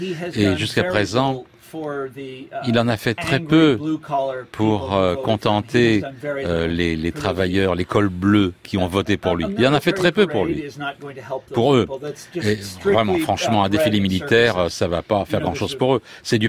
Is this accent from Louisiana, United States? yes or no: no; Kansas, United States; Moi, je viens du Kansas. Si vous allez dans les petits patelins du Kansas, dans cette partie du pays, la rue principale, il n'y a plus rien.